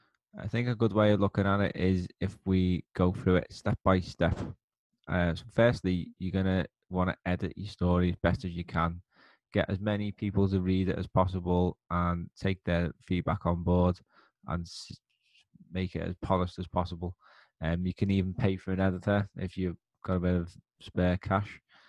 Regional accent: Liverpool, North West England, United Kingdom; And he's from my hometown of Liverpool as well, which is always a bonus.

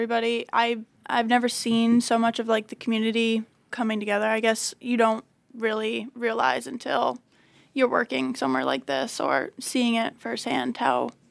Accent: Oxford, Maine, United States; Yeah, so I grew up in Oxford.

